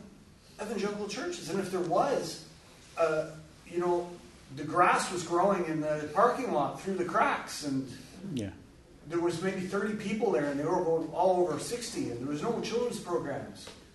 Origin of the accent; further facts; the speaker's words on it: Ontario, Canada; We came from Northern Ontario, and so we got here just before COVID